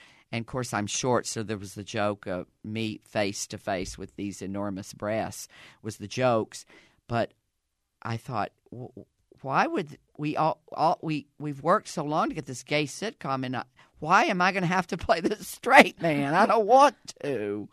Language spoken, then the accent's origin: English; the South, United States; accent: Southern; for some reason, I would try to drop my Southern accent, and I fell into Cockney.